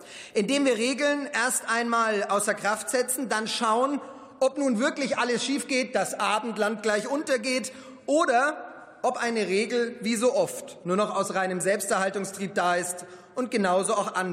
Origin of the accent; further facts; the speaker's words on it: Herzogenaurach, Bavaria, Germany; Als ich vor über 11 Jahren in den Stadtrat meiner Heimatstadt Herzogenaurach gewählt wurde